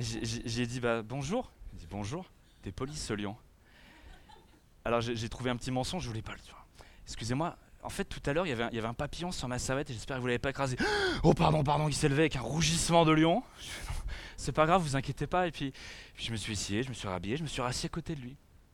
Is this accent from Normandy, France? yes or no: yes; Normandy, France; Moi j'ai grandi en Normandie.